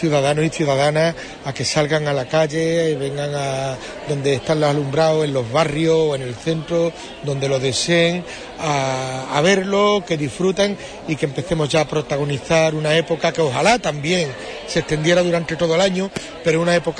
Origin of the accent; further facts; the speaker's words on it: Huelva, Andalusia, Spain; somos los onubenses un pueblo que lo vivimos muy en primera persona